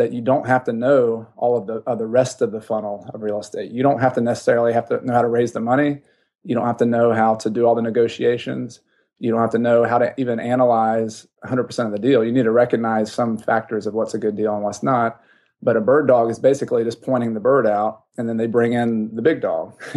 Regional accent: the South, United States; I grew up in the South.

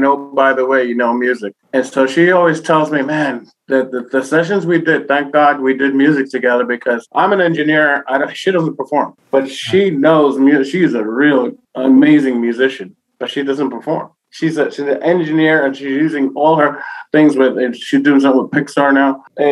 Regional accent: New York, United States; I'm Boricua from New York.

